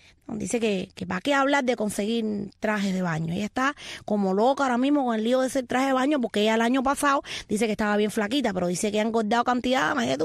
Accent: Guayomanso, Cuba; Yo recuerdo que en mi pueblo Guayomanso nosotros no dormíamos el día que íbamos a ir a la playa.

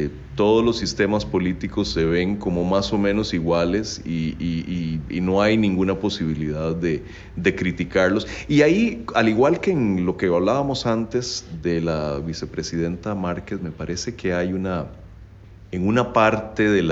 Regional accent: Costa Rica; con los que yo crecí en Costa Rica.

